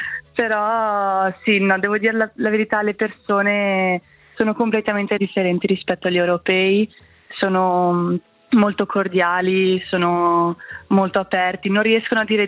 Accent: Vico Morcote, Ticino, Switzerland; moved away as an adult; now in Wageningen, Netherlands; ho 23 anni, sono cresciuta a Vico Morcote, nel Luganese. Ho fatto tutte le scuole in Ticino, quindi scuole elementari a Morcote, scuole media a Barbengo, liceo Lugano 1.

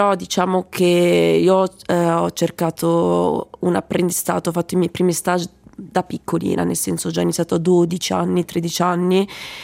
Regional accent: Lugano, Ticino, Switzerland; also born or lived in Colombia; io sono colombiana, sono nata in Colombia, sono stata adottata un anno e mezzo, sono cresciuta a Lugano, fino ai 14 anni ho vissuto con la mia famiglia a Lugano

